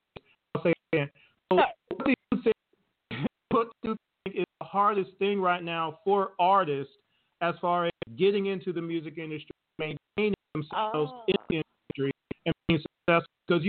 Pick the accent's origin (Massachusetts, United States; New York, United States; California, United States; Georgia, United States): Georgia, United States; Atlanta; I come from Atlanta myself, to where I used to manage artists for a little bit of time